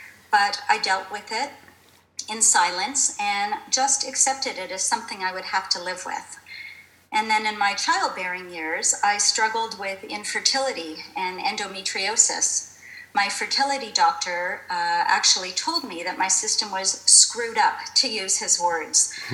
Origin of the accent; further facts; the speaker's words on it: Toronto, Ontario, Canada; now in Las Vegas, United States; originally I am from Toronto, Canada, but I do currently live in Las Vegas with my husband of 21 years, our dog, and our 15-year-old daughter.